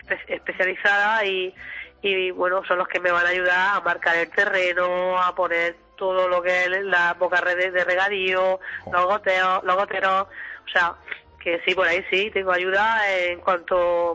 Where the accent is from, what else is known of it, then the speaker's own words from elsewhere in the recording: Abarán, Region of Murcia, Spain; Yo soy de Abarán.